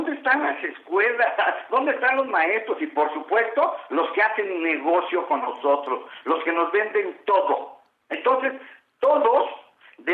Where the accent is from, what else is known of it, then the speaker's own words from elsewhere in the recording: Mexico City, Mexico; somos los capitalinos y esos somos los mexicanos.